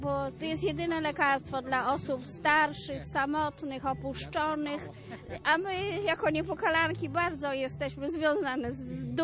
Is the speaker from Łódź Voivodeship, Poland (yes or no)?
no; Końskie, Świętokrzyskie Voivodeship, Poland; Ja to jestem z Końskich, z parafii kolegiaty świętego Mikołaja. Jestem siostrą niepokalanką.